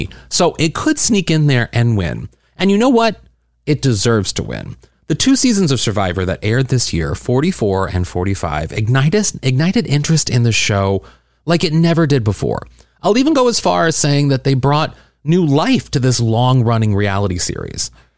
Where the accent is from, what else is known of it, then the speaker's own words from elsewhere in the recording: St. Louis, Missouri, United States; not just because we're both from St. Louis, Missouri. Thank you very much, 314 forever.